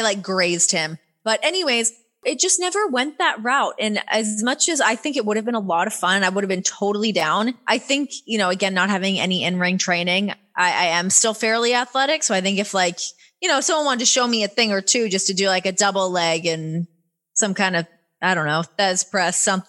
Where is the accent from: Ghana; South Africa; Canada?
Canada; accent: Canadian; When I first signed to WWE, they made me take classes to get rid of my Canadian accent